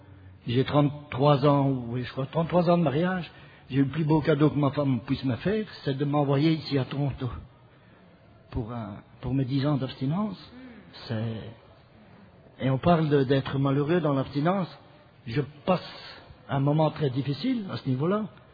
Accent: Belgium; je suis un malade alcoolique, je suis abstinent aujourd'hui, je viens de Belgique

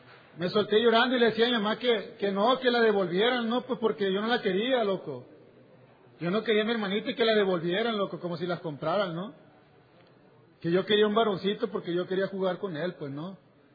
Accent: Culiacán, Sinaloa, Mexico; Y pues vivo aquí, pero soy de México, ¿no? Soy de Culiacán, Sinaloa.

